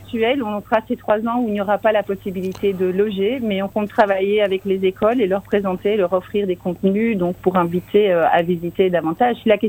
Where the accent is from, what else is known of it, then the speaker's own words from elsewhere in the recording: Belgium; Ah, mais je suis belge d'origine espagnole, ah, donc tout à fait belge.